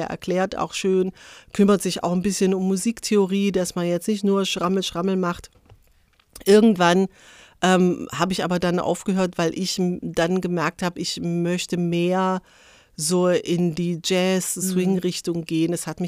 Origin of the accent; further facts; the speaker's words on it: Geislingen an der Steige, Baden-Württemberg, Germany; also born or lived in Berlin; Ich bin aus Geislingen an der Steige, das liegt zwischen Stuttgart und Ulm. Da komme ich auch her und habe, wie gesagt, 20 Jahre in Berlin verbracht. Mein Mann ist auch Berliner und wir sind jetzt aber schon 16 Jahre wieder hier, sind tatsächlich nach Schwaben gezogen.